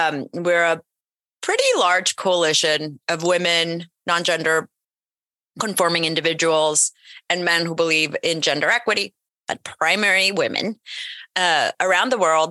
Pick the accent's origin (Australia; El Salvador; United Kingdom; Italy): El Salvador; also born or lived in Mexico; now in New York, United States; I've moved around, not a lot, but I have moved countries. I'm from El Salvador, lived in Mexico for a really long time and then moved to New York.